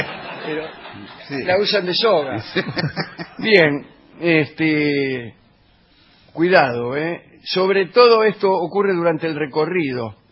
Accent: Argentina; Y más que venimos de la Argentina.

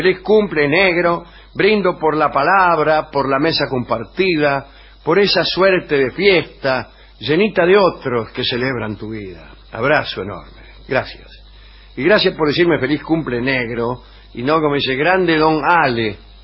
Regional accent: Tucumán, Argentina; now in La Plata, Argentina; soy tucumano. Vivo en La Plata

